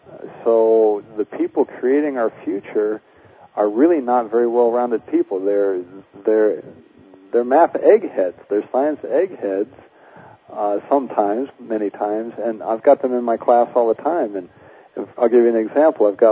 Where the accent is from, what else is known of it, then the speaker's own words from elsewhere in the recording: United States; now in Czech Republic; no, I'm an American.